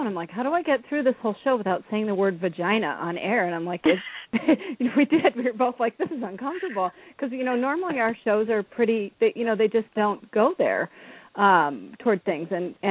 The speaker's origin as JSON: {"language": "English", "town": "Minneapolis", "region": "Minnesota", "country": "United States", "said": "And I'm from Minneapolis too, so I love my Minneapolis girls."}